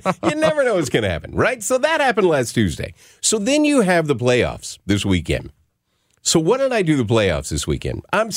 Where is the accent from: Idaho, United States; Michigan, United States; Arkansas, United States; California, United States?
Arkansas, United States; I am from Arkansas.